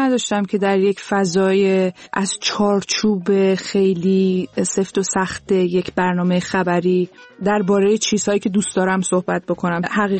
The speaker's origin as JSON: {"language": "Persian", "town": "Tehran", "region": "Tehran Province", "country": "Iran", "tie": "born there"}